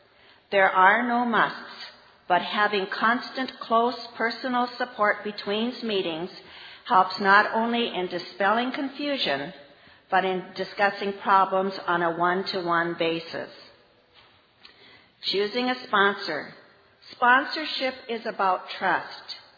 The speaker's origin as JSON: {"language": "English", "town": "Bismarck", "region": "North Dakota", "country": "United States", "said": "from North Dakota, Bismarck, North Dakota."}